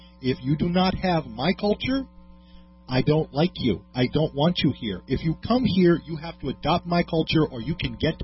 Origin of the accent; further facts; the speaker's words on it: New York, United States; Girl on the left, I grew up in New York. I grew up in the largest melting pot on the face of the earth.